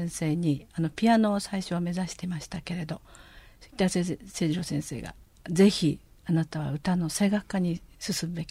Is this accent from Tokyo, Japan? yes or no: yes; Yanaka, Tokyo, Japan; 東京都の育ちです。はい、ずっと東京で。